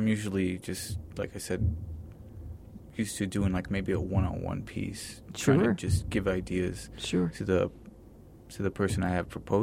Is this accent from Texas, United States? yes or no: yes; El Paso, Texas, United States; also born or lived in Tacoma; I'm actually born and raised in El Paso.